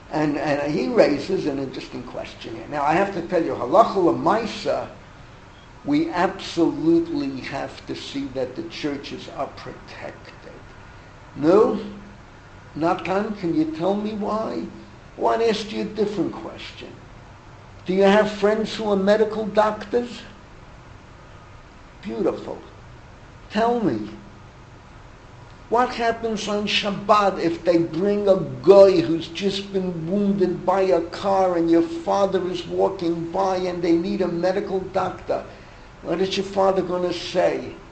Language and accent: English; New York City, New York, United States; I grew up in the Bronx, outside the church.